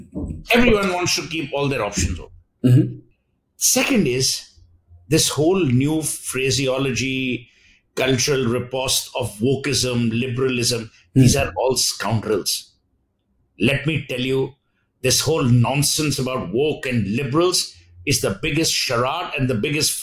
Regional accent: Kolkata, West Bengal, India; See, let me tell you, being born and raised in Calcutta, money has never been an issue with us.

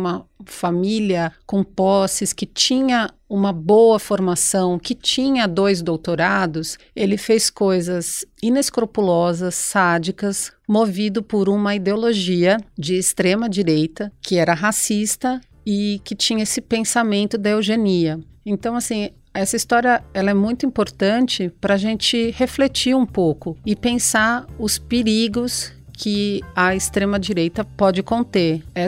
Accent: Brazil; Como brasileiro, coisas que aconteceram no nosso passado

